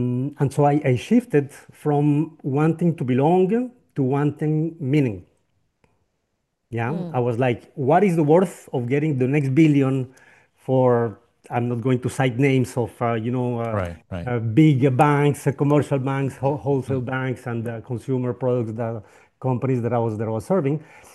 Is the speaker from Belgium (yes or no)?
no; Colombia; once upon a time, there was a boy born and raised in Colombia, and like all my family for generations was from Colombia.